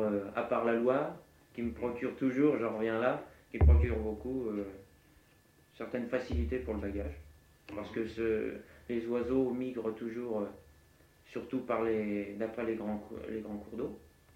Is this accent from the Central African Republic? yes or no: no; Orléans, Centre-Val de Loire, France; C'est pour ça que je suis d'Orléans et puis j'ai certaines facilités en restant chez mes parents pour le moment étant célibataire.